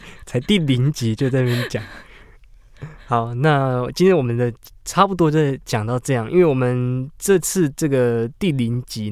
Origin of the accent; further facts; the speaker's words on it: Miaoli County, Taiwan; 我是来自苗栗的创作歌手。